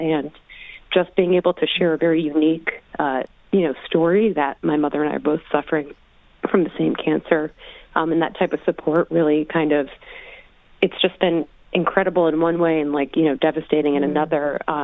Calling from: New York City, New York, United States; I'm calling from New York City.

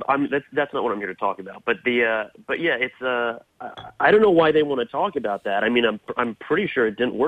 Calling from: Connecticut, United States; Hey, Spencer. Hey, Joe.

